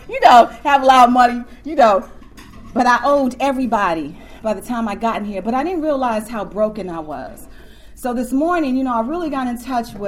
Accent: Newark, New Jersey, United States; also born or lived in Washington, D.C.; I'm from Newark, New Jersey.

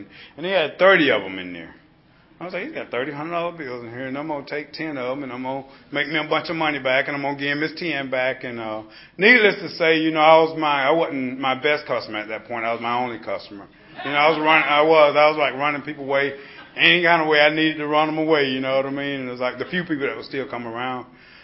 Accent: Albany, Georgia, United States; born there; And I was born in Albany, South Georgia. And I rode by this school, this elementary school.

